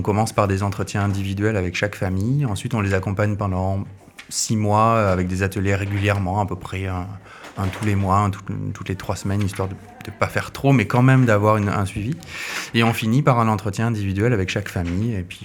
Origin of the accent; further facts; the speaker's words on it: Nouvelle-Aquitaine, France; now in Toulouse, France; j'ai 45 ans cette année, j'ai deux enfants, j'ai grandi dans les Landes et je suis arrivé dans la région toulousaine après mes études sur Albi autour des années 2000.